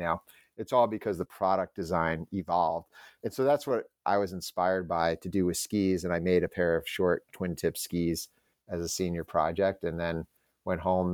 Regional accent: Albany, New York, United States; growing up in Albany, we always aspired to go skiing north and in Vermont.

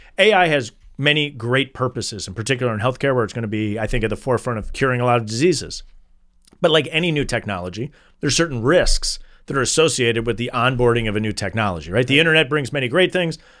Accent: Wisconsin, United States; It unfortunately does not include my home state of Wisconsin.

